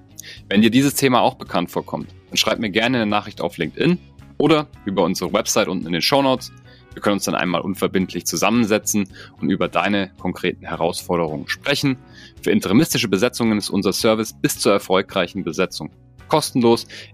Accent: Munich, Bavaria, Germany; die Leute aus München hier, aus meiner Heimatstadt

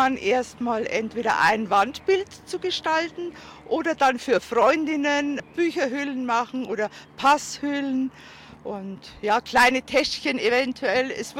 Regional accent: Bavaria, Germany; Also ich bin aus der Oberpfalz, da geht das alles schneller.

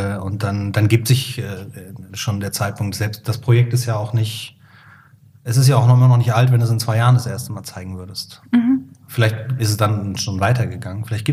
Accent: Cologne, North Rhine-Westphalia, Germany; ich persönlich bin nicht katholisch aufgewachsen, aber ich komme ja aus dem Heiligen Kölle

